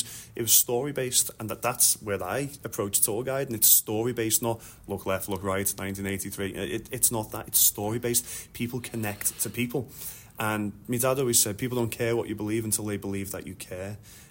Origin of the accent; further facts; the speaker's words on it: Liverpool, North West England, United Kingdom; I mean, we're from Liverpool, so it's a difficult one.